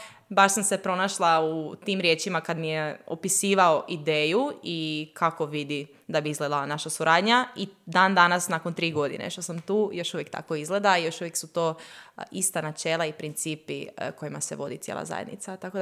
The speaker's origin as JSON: {"language": "Croatian", "town": "Osijek", "region": "Osijek-Baranja County", "country": "Croatia", "said": "I inače sam iz Osijeka, za vas koji možete to primijetiti još u mom naglasku, hvala vam jer me svi napadaju kako sam izgubila taj naglasak"}